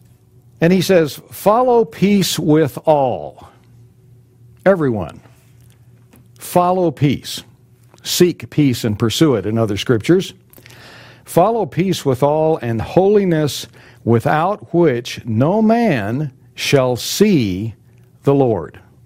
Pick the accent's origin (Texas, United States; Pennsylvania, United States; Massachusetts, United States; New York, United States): Texas, United States; For many in the Lone Star State, I grew up in Texas, born in Texas, grew up in Texas.